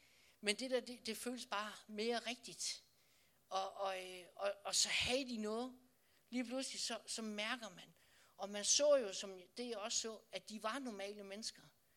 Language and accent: Danish; Odense, Region of Southern Denmark, Denmark; Og det liv ude i Vollsmose, hvor jeg voksede op